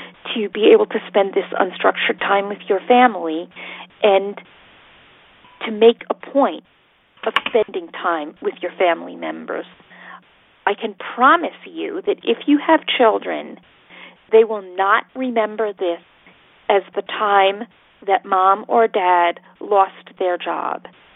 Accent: Ireland; I'm Irish. We live by rituals. The wake is a really big deal to us.

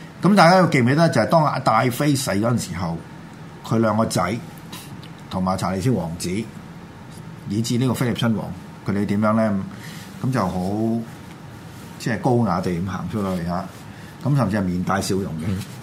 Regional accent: Guangdong, China; 等於我哋廣東人話飯係背脊向天嘅嘢咧，都食得噶啦

